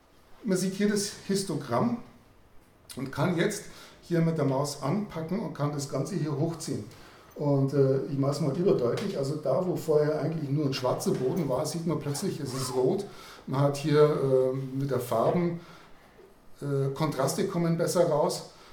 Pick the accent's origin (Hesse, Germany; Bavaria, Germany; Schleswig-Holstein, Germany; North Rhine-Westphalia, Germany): Bavaria, Germany; Augsburg; ich komme aus Augsburg, bin da in der Linux User Group aktiv tätig